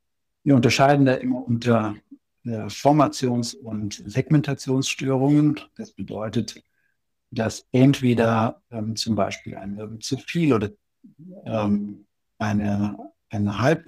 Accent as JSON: {"language": "German", "town": "Munich", "region": "Bavaria", "country": "Germany", "tie": "born or raised there", "said": "Und bin jetzt sozusagen zurück in meine Heimat in München"}